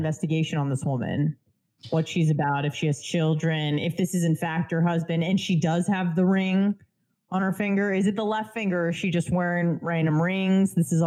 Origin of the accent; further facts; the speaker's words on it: California, United States; Yes. I'm from Southern California. That's pretty popular there.